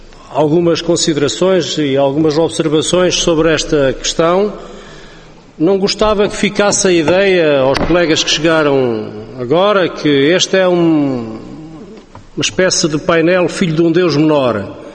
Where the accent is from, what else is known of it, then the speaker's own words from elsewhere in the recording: Vinhais, Bragança, Portugal; Vinhais, que é a minha terra